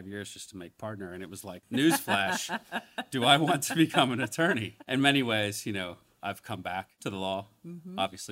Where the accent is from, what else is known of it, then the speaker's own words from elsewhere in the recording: Columbus, United States; Growing up in Columbus, I also wanted to get as far away from my parents as I could.